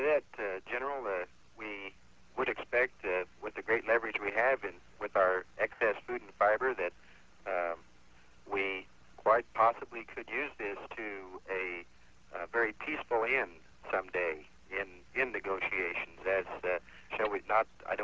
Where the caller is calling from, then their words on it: Hillsboro, Kansas, United States; Kansas, Hillsboro, Kansas.